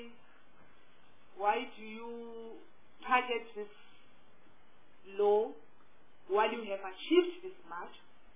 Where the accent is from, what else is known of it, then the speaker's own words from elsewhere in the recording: South Africa; Does this mean that as South African, you think we are now leading a healthy lifestyle